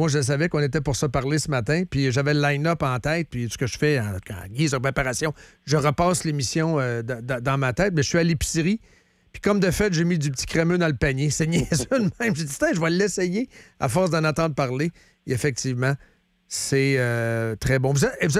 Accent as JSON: {"language": "French", "region": "Quebec", "country": "Canada", "said": "moi, je me souviens, ben, moi, je viens de la Mauricie."}